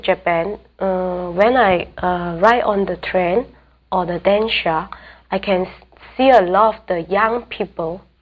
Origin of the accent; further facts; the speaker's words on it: Malaysia; I'm Malaysian, you know, but, you know, actually our national language is Malay, but we seldom to use.